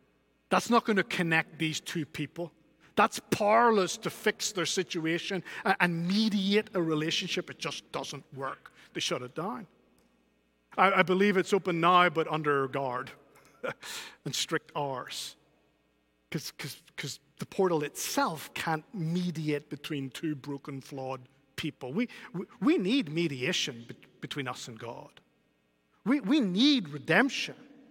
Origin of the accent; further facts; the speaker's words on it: Spain; I don't know if you knew that. We grew up together in Spain.